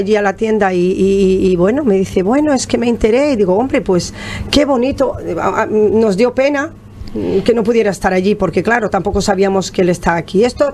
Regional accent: Moscoso, Galicia, Spain; also born or lived in Brazil; now in Fuerteventura, Spain; En mi pueblo, en Moscoso, que yo me crié en Galicia, yo nací en Brasil, como le he dicho siempre, me crié en Galicia y bueno, estoy triplicada, vivo en Fuerteventura hace 32 años.

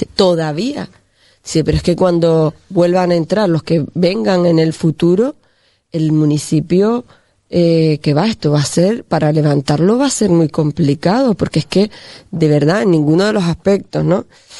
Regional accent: Tuineje, Canary Islands, Spain; soy del municipio de Tuineje, eso no se puede ocultar.

